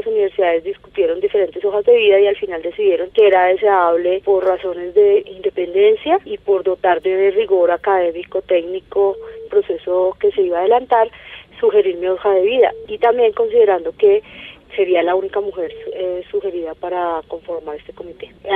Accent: Colombia; Dos de nosotros somos colombianos.

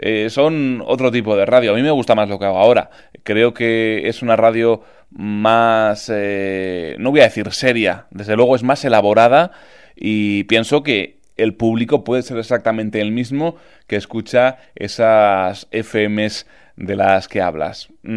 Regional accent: Burgos, Castile and León, Spain; yo soy de Burgos, cuando estaba en Burgos estudiando en el colegio, en el instituto

